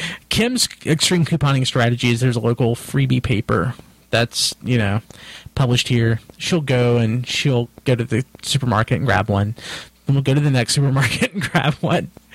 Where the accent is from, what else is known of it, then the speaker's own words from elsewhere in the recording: North Carolina, United States; It's like people from my hometown. I don't know how everyone on that show just like screams like Northwestern North Carolina, but they do.